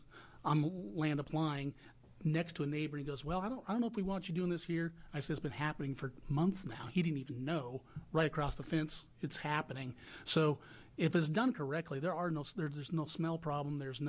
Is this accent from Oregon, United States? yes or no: yes; Grants Pass, Oregon, United States; I come from Southern Oregon, the Grants Pass, Medford area.